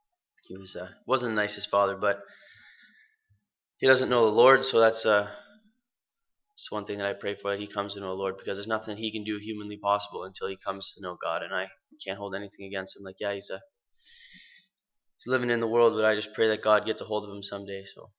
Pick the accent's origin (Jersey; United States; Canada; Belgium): Canada; Kitchener, Ontario; born there; I'm 20 years old. I was born in Kitchener, Ontario.